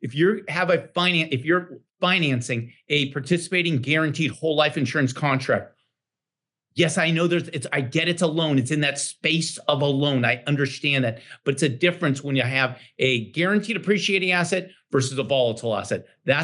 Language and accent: English; Franklin, Tennessee, United States; By the way, I'm from Franklin, Tennessee, and over my window right out there is a big house somebody lives in.